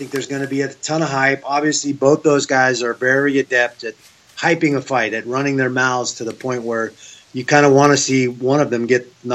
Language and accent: English; Seattle, Washington, United States; also born or lived in Oregon; now in Las Vegas, United States; I grew up in Seattle. I lived in Oregon for a very long time, and then about 12 years ago, I moved from Oregon to Las Vegas, and I've been in Vegas ever since.